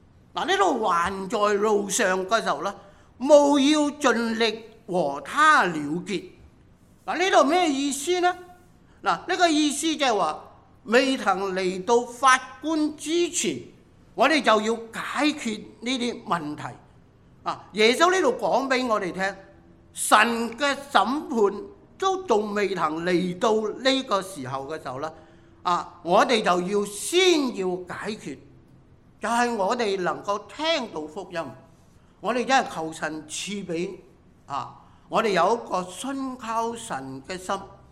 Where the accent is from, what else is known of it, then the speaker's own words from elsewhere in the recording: China; 人際關係非常重要、我們中國人、很明白、正只要有關係什麼都沒有關係。